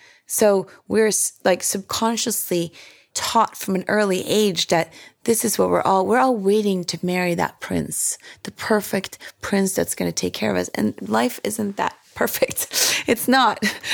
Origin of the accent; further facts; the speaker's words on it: Sweden; My childhood growing up in Sweden made me feel safe.